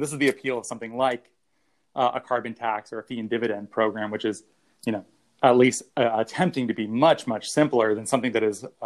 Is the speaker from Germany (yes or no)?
no; United States; So me being an American is clearly on display here, Tom.